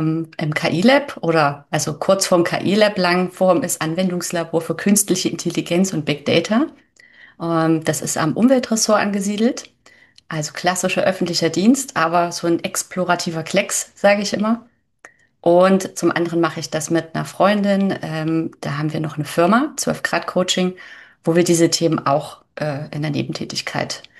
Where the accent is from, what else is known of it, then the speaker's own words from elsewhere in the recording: Leipzig, Saxony, Germany; Ich glaube … hat, sagen nur meine Eltern zu mir und das nur in Ausnahmefällen. Ich bin gebürtige Leipzigerin, wohne auch hier wieder, zum Glück seit 3 Jahren.